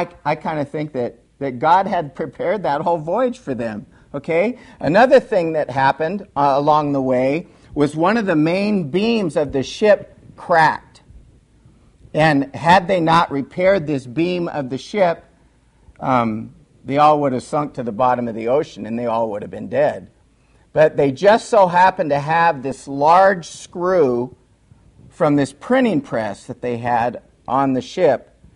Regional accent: United States; born there; Thank the Lord that I was born in America.

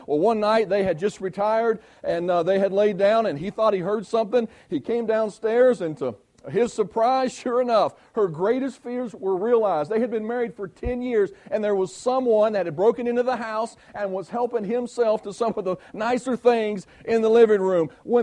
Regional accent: West Virginia, United States; I'm from West Virginia, so you guys know it can't be me.

